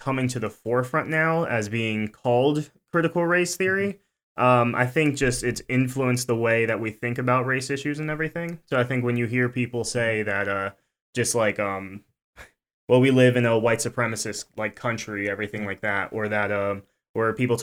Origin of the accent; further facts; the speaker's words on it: New Jersey, United States; So I grew up in, born and raised in New Jersey. So I'm a Northerner. I apologize to my Kentuckians, but born and raised in New Jersey.